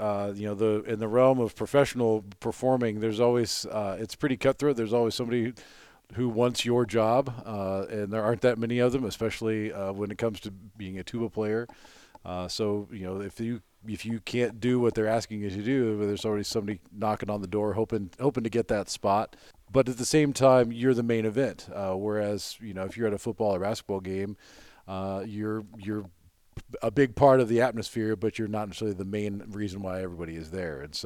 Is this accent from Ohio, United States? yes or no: yes; Athens, Ohio, United States; I grew up down in Athens, Ohio, next to Ohio U.